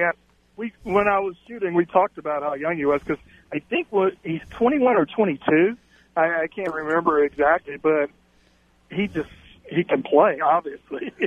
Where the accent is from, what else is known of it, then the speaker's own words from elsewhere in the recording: Baton Rouge, Louisiana, United States; moved away as an adult; now in Arizona, United States; No, I'm from Baton Rouge.